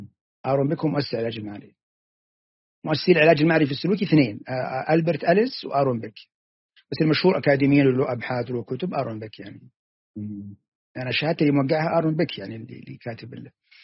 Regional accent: Saudi Arabia; كملت البرنامج 2 على المرضى عندنا في السعودية

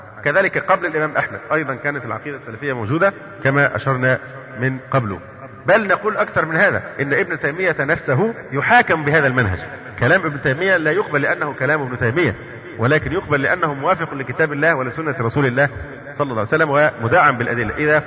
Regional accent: Egypt; عندنا في مصر

